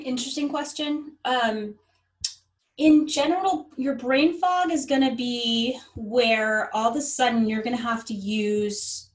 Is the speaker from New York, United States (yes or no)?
no; Massachusetts, United States; I do have a couple patients. I'm from Massachusetts. Right now.